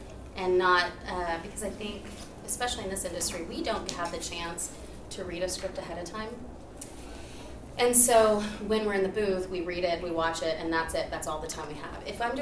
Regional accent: Oklahoma, United States; because we lived out in the country. Hence Ellie, I'm from Oklahoma.

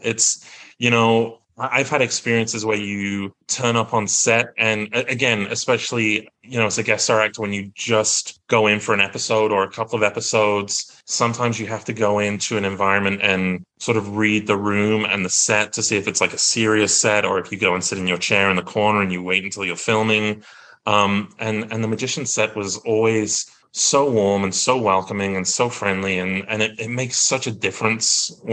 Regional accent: Stoke-on-Trent, West Midlands, United Kingdom; accent: northern; This isn't my native voice. I mean, this is how I talk now, I guess, in general. My native accent is from a town called Stoke-on-Trent.

